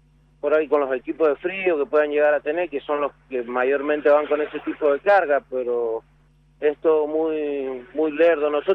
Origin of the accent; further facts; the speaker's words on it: Mendoza, Argentina; nosotros somos acá de Mendoza